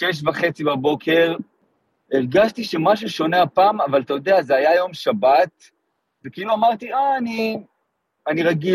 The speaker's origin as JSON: {"language": "Hebrew", "town": "Kfar Aza", "region": "Southern District", "country": "Israel", "tie": "born or raised there", "said": "אז אני בן קיבוץ כפר עזה, נולדתי וגדלתי בקיבוץ כפר עזה, אני מגדל שם את בנותיי, אנחנו משפחה של שישה אחים, אני מספר חמש. קיבוץ כפר עזה נמצא בצפון הנגב, זה מקום מדהים"}